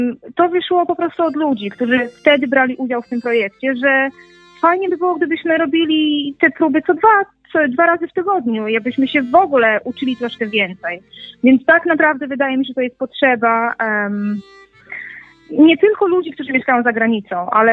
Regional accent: Wrzawy, Subcarpathian Voivodeship, Poland; stroje pierwsze przyjechały z mojej rodzinnej wioski Wrzawy

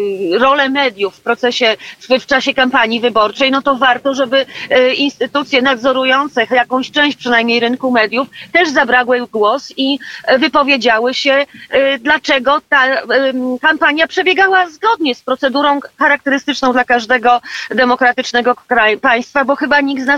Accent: Środa Śląska, Lower Silesian Voivodeship, Poland; mieszkałam zresztą w miasteczku pod Wrocławiem, w Środzie Śląskiej, skąd pochodzę, skąd pochodzi moja rodzina

